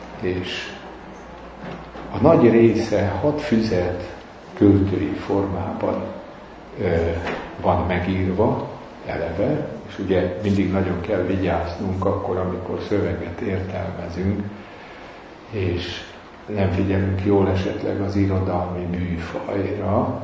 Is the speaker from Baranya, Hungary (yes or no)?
no; Nyíregyháza, Szabolcs-Szatmár-Bereg, Hungary; Emlékszem, jól Nyíregyházán nőttem fel, és minket nem nagyon engedtek el a szüleink ilyen koncertekre.